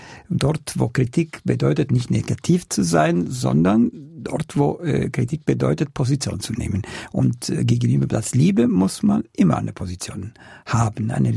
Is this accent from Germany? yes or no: no; Italy; accent: Swiss; German is a second language; Aber in Deutschland, Sie denken alle, dass ich Schweizer bin, weil Sie erkennen meine helvetische Akzent in das Deutsche sofort und haben Leute, die mich nicht kennen, wären nie auf die Idee gekommen, dass ich Italiener bin